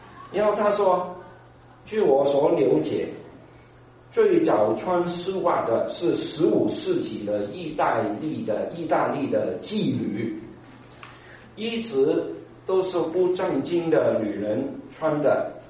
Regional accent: Hong Kong; 最近我我常常因为我是香港来嘛，所以就常常看香港的一些新闻。

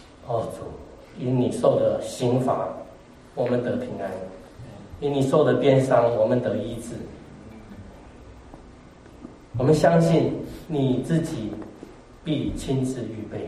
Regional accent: Taiwan; 我父亲是因为国共内战逃到台湾的，跟大家提过，我是外省人的第二代，但是在台湾呢，有些本省人比较有钱，我们家是我是穷书生长大的，

